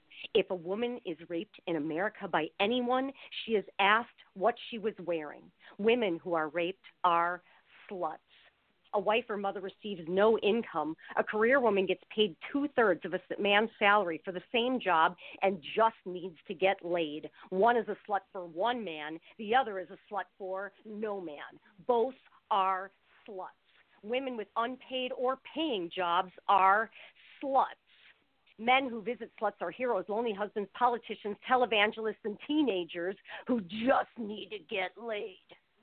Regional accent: Milwaukee, Wisconsin, United States; in the first place he came after Chicago, of course, was Milwaukee, which was my hometown.

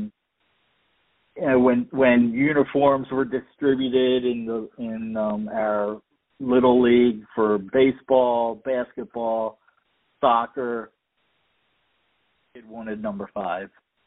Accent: Baltimore, Maryland, United States; as a young boy growing up in Baltimore and being a huge Orioles fan

